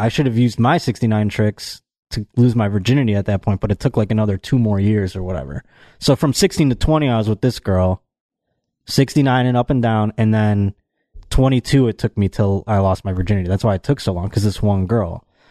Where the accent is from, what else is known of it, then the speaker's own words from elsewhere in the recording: Buffalo, New York, United States; Well, I'm actually going to be in my hometown, Buffalo, New York, on November 6th at Helium Comedy Club.